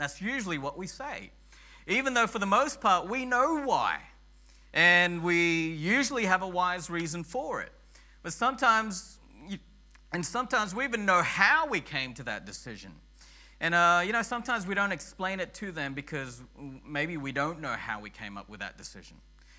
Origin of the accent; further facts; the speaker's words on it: Sydney, New South Wales, Australia; I grew up in Sydney. We went to Wollongong a lot.